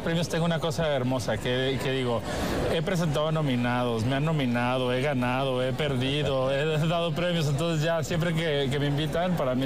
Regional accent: Mexico; now in Spain; Yo soy orgullosamente mexicano, radico por circunstancias de la vida en España

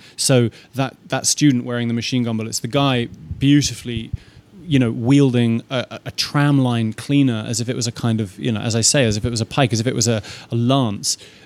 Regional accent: London, United Kingdom; I grew up in London and I love big cities. I've spent time living in various large cities

